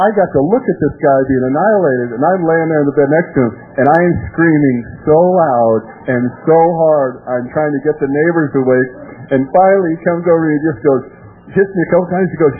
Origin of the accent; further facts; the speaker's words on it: Long Beach, California, United States; And anyway, I was born and raised in Long Beach. I'm the youngest of 3 children. I was right here, stone's throw away, born and raised right here.